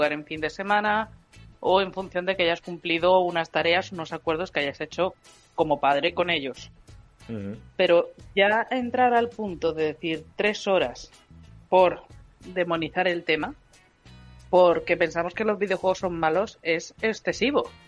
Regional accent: Region of Murcia, Spain; yo soy murciana

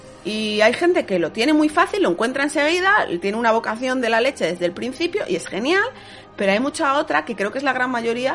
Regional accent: Villamañana, Castile and León, Spain; moved away as an adult; Yo estaba en León, ¿vale? En Villamañana, en mi pueblo.

